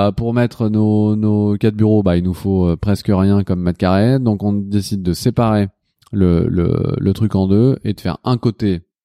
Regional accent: Lyon, Auvergne-Rhône-Alpes, France; Parce que moi, je viens de Lyon.

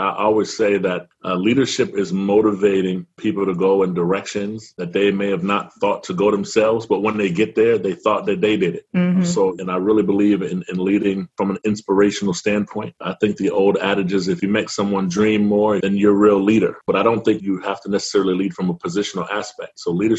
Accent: Germany; also born or lived in Baltimore, United States; born and raised in Germany. I come to you by way of Berlin and Baltimore, if that makes sense.

